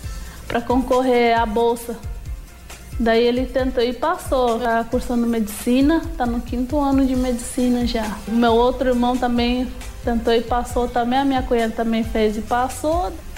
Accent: Guaíra, Paraná, Brazil; also born or lived in Mato Grosso do Sul; Nasci em Mato Grosso do Sul, na aldeia Porto Lindo. Morei lá até os 3 anos de idade. Depois eu vim para Guaíra retomar a nossa aldeia, que antes já era nossa.

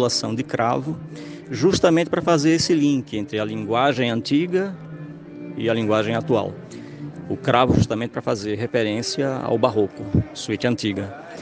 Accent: São Cristóvão, Sergipe, Brazil; moved away; Sou de Sergipano, de São Cristóvão, vim para cá em 90.

